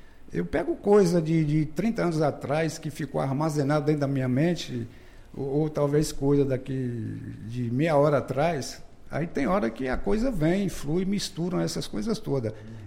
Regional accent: Vitória da Conquista, Bahia, Brazil; todos eles daqui de Conquista, da minha terra onde eu nasci, né?

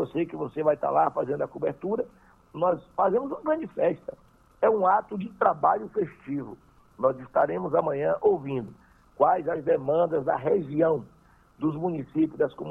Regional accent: Aiquara, Bahia, Brazil; born there; de onde eu nasci, em Aiquara, na região de Iquié, Gitaúna

